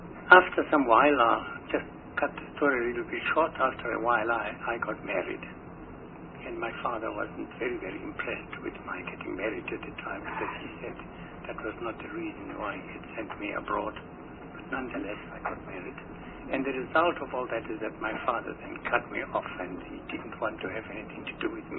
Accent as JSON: {"language": "English", "region": "Mpumalanga", "country": "South Africa", "tie": "born or raised there", "said": "I was born in Sari, which is now Mpumalanga. At the time, it was called the Eastern Transvaal. And I lived in Sari for a number of years, and I started schooling there."}